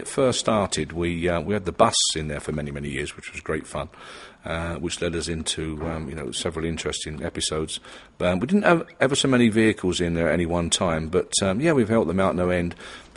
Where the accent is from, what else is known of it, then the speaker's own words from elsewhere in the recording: Kilburn, London, United Kingdom; born there; also born or lived in Bedfordshire / Yorkshire; I was born in Kilburn in North London, and then moved out to Bedfordshire and up to Yorkshire in 1987.